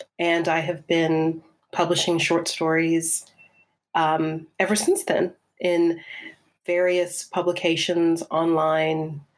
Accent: South Carolina, United States; So I grew up in South Carolina.

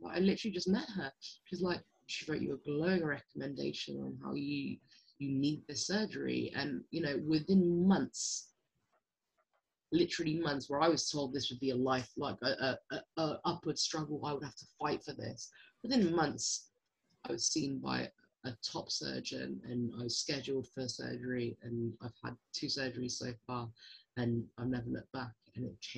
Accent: Hammersmith, London, United Kingdom; My family live in Hammersmith. I was born and raised in Hammersmith

